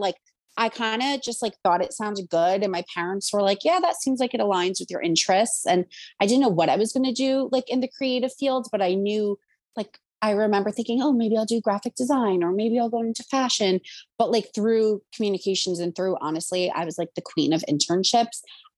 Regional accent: Montville, New Jersey, United States; So I grew up in Montville, New Jersey

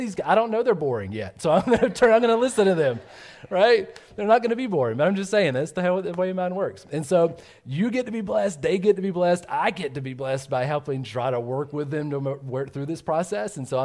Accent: Georgia, United States; I'm super excited because I'm from Georgia. I love tea.

